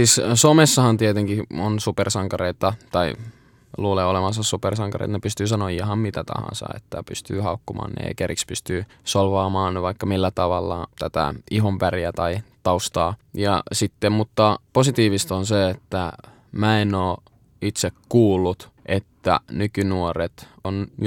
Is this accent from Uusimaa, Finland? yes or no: yes; Helsinki, Uusimaa, Finland; born or raised there; also born or lived in Turku